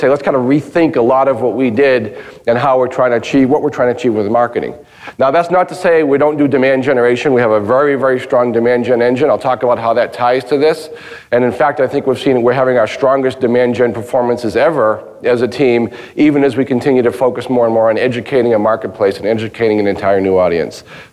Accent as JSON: {"language": "English", "town": "Boston", "region": "Massachusetts", "country": "United States", "said": "We're from Boston."}